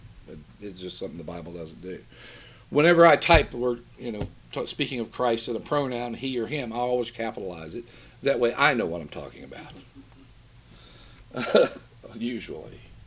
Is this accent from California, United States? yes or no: no; Georgia, United States; also born or lived in West Virginia; I was from Georgia and West Virginia.